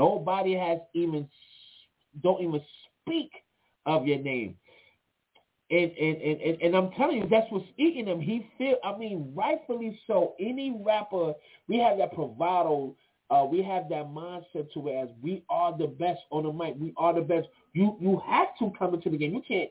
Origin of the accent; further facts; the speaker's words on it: New York, United States; So I don't want y'all to think just because I'm from New York, that's where you have to be.